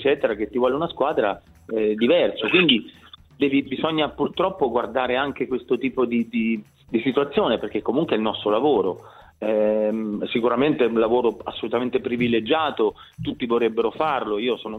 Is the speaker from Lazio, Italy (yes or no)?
yes; Rome, Lazio, Italy; anch'io sono nato a Roma e sono cresciuto nell'Almas Roma